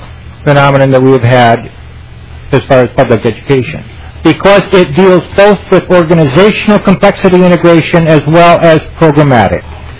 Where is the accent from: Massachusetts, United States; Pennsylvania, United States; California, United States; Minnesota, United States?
Minnesota, United States; when I first became a school superintendent in the state of Minnesota, even though this is my home state